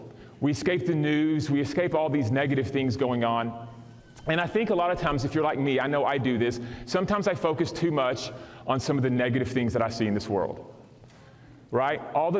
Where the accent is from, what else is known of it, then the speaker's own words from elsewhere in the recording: Dallas, Texas, United States; We're from Dallas. We're from Texas. It's the first time we've been up in this area.